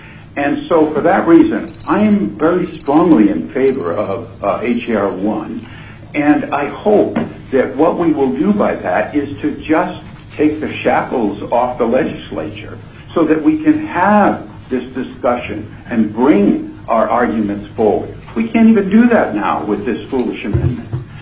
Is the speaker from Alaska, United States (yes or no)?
yes; Eagle River, Alaska, United States; I'm from Eagle River, and I've been a resident now for approximately 23 years here.